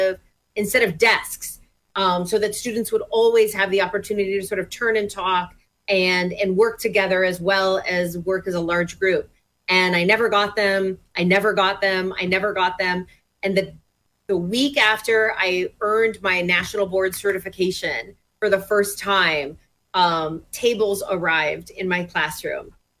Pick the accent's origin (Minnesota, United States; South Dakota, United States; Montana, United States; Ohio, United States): Minnesota, United States; my home state of Minnesota was not immune to at all.